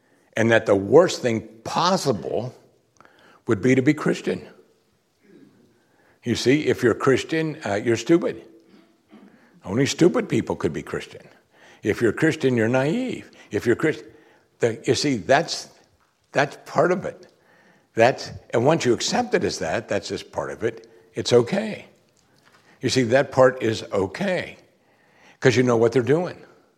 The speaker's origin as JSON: {"language": "English", "region": "Pennsylvania", "country": "United States", "tie": "born or raised there", "said": "You know, we grew up in Western Pennsylvania around the Amish."}